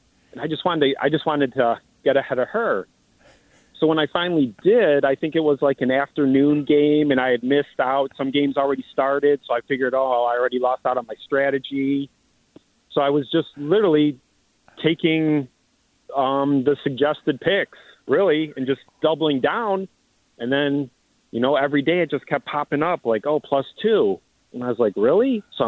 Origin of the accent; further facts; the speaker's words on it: Cleveland, Ohio, United States; basically my brother and I since we're from Cleveland, we've suffered a lot of sports heartbreaks